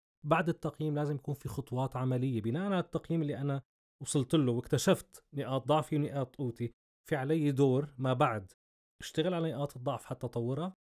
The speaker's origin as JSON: {"language": "Arabic", "country": "Syria", "said": "نحن كشعب سوري عايشين بسوريا"}